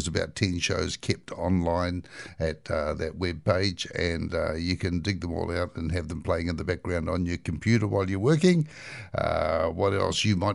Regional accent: Hamilton, Waikato, New Zealand; This program comes from Hamilton, New Zealand. That's my hometown

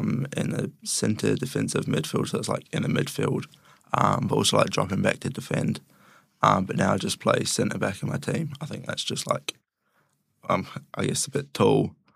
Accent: Christchurch, Canterbury, New Zealand; born there; I'm a Year 13 student at Christ College. I was born in Christchurch.

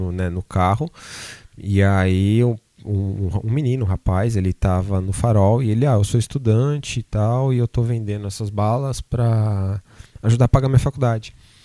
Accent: Guarulhos, São Paulo, Brazil; A gente é de Guarulhos, que não é uma cidade grande

